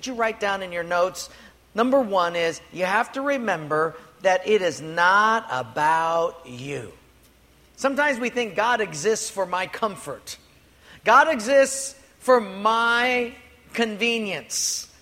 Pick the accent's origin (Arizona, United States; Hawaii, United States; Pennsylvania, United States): Hawaii, United States; Honolulu; And I'm a boy from Palolo Valley